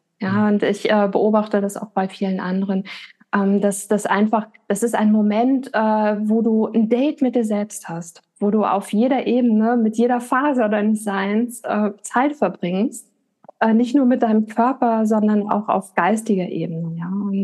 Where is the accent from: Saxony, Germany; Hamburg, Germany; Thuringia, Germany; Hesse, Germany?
Hamburg, Germany; ich komme aus Hamburg, bin 42 Jahre alt und gebe hier in Hamburg-Volksdorf meine Yogakurse.